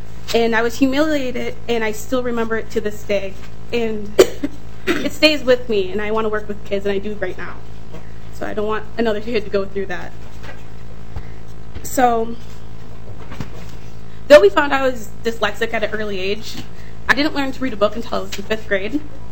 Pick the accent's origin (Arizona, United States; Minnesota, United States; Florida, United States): Minnesota, United States; Saint Paul; I'm dyslexic. I was born and raised here in St. Paul, Minnesota.